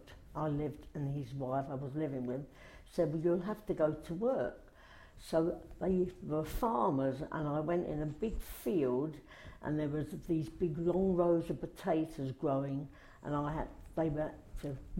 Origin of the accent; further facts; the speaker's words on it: Southwark, London, United Kingdom; born there; And I was born in the Southwark area. I think I was actually born in there's a hospital at Denmark Hill